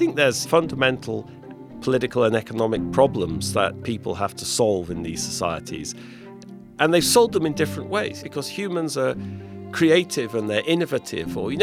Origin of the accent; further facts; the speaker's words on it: England, United Kingdom; And I'm English, you know, and in the Brexit context